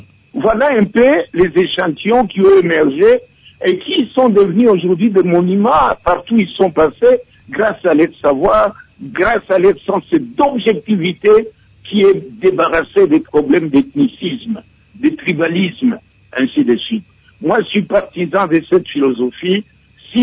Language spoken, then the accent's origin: French; DR Congo; Moi, je suis partisan de la proposition parce que nous sommes tous des Congolais.